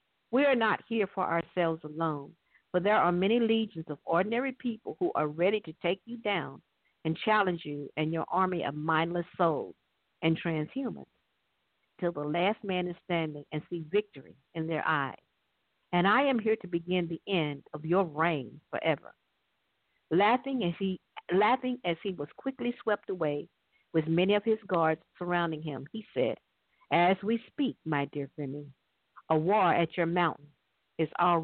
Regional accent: Tennessee, United States; Oh, no problem. I'm from Tennessee. I'm down here from the South. I'm in the South.

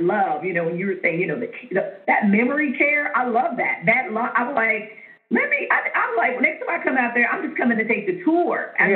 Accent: Germany; So I grew up in Europe. I'm a military brat. So I grew up in Germany. So I have a family that speaks multiple languages.

